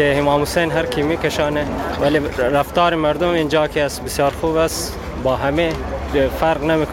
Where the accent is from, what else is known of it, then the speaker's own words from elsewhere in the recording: Afghanistan; now in Australia; اصالتا افغانی هستم. خب اونجا زندگی میکنم.